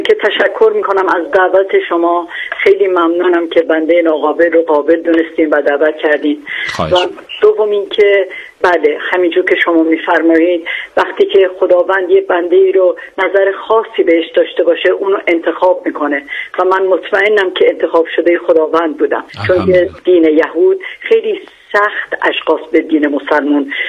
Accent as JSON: {"language": "Persian", "town": "Tehran", "region": "Tehran Province", "country": "Iran", "tie": "born there", "said": "بله، متولد تهران هستم."}